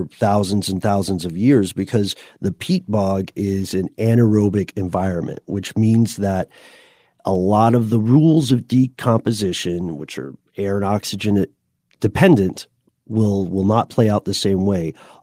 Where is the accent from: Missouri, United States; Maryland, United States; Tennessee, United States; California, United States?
Tennessee, United States; accent: Tennessee; Perhaps my Tennessee accent is